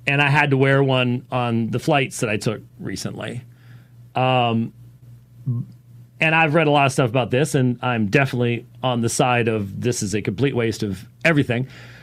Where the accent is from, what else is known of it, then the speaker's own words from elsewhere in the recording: Minneapolis, Minnesota, United States; born there; I hate to see that in my my home, the town of my birth. But yeah, I was born in Minneapolis.